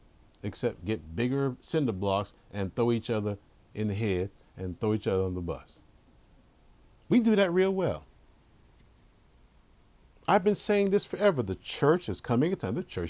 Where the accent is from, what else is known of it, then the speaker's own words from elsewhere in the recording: United States; forget the world, I'm an American, and I want America to look out for America.